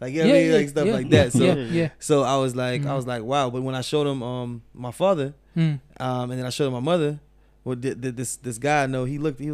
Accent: Yorktown, Clarendon, Jamaica; I'm right next to Kingston. I come from Clarendon. I come from Yorktown, Clarendon.

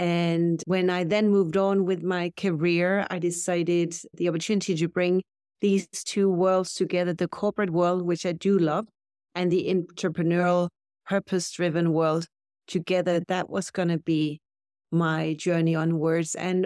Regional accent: Denmark; So I grew up in Denmark in what I would call a normal family with a garden, lots of vegetables and fruit trees and bushes and a greenhouse.

